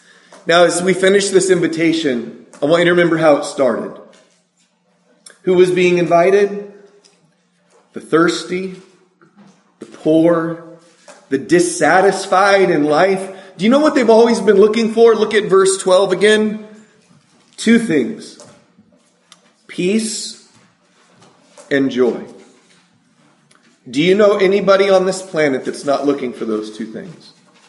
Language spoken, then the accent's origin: English; California, United States; There's none in Minnesota really either, but I grew up in California.